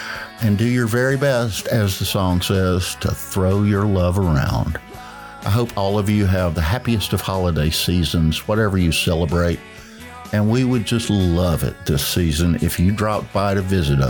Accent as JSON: {"language": "English", "region": "Georgia", "country": "United States", "tie": "born or raised there", "said": "My home state's own … … always hits my playlist with this tune from 1968."}